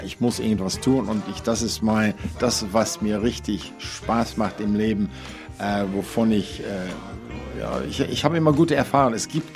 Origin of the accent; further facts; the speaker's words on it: Essen, North Rhine-Westphalia, Germany; moved away as an adult; now in Australia; ich bin in der Stadt groß geworden, Essen, ja, Köln, Düsseldorf in Deutschland, bin hier hingekommen auf Urlaub. Ich wusste nicht, dass ich in Australien bleibe. Ich bin einfach geblieben